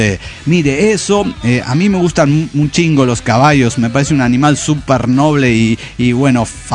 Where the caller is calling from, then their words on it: Kansas City, Missouri, United States; de Kansas City.